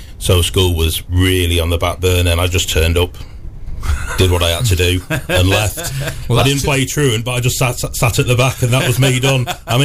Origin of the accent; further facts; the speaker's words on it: Newark, East Midlands, United Kingdom; moved away; And then we lived in Newark. And then for family reasons, we moved away. We moved over to the northwest to be near with my grandfather. And that's where I grew up.